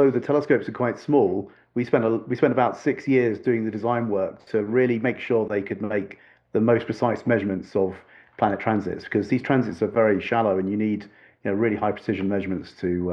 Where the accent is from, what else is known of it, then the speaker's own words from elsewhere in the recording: London, United Kingdom; Like Dan, I'm from the University of Warwick in the UK. I grew up in London, and I'm a professor now at Warwick